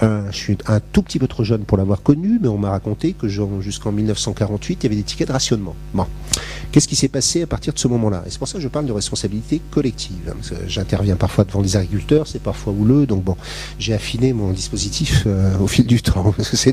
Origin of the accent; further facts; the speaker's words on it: Brittany, France; born there; Je suis né en Bretagne.